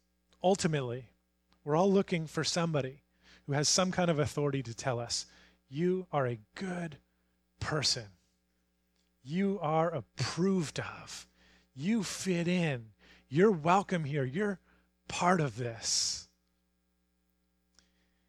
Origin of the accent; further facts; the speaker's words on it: Canada; Solidarity, we're Canadian. We cheer for them.